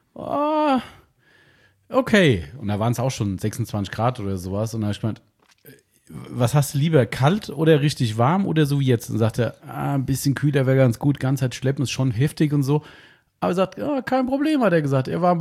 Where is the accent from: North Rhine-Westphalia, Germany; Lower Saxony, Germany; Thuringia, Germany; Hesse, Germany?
Hesse, Germany; da fährt man sich als Hesse relativ ungern hin.